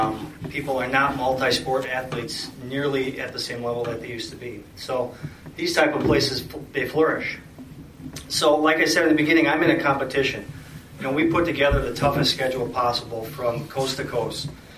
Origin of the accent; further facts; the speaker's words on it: Wisconsin, United States; So it used to be Northern Climates. When I grew up in Heartland, Wisconsin.